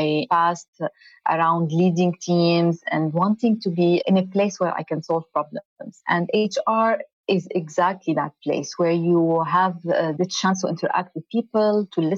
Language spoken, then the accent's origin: English; Beirut Governorate, Lebanon; moved away as an adult; now in United Arab Emirates; I am originally Lebanese, born and raised in Lebanon.